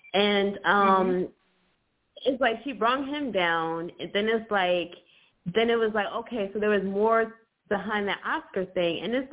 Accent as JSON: {"language": "English", "town": "Philadelphia", "region": "Pennsylvania", "country": "United States", "said": "You know, we're from the same place, not the same section, but we're both from Philly."}